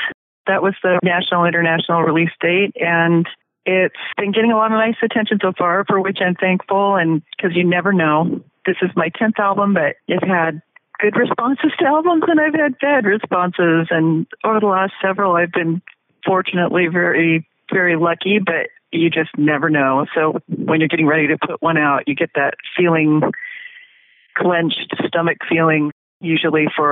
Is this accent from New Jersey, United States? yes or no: no; Portland, Oregon, United States; You know, I'm from Portland, Oregon, and Portland's undergone just whiplash change in the past 20 years or so